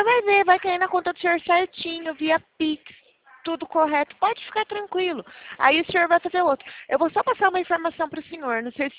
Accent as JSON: {"language": "Portuguese", "region": "São Paulo", "country": "Brazil", "said": "Não, não, sou daqui de São Paulo"}